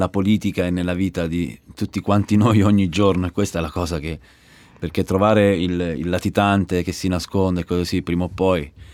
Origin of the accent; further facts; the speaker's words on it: Abruzzo, Italy; io sono abruzzese, quindi ci sono delle città in Italia che purtroppo sono soggette a questi disastri atmosferici. Noi abbiamo una terra invece che trema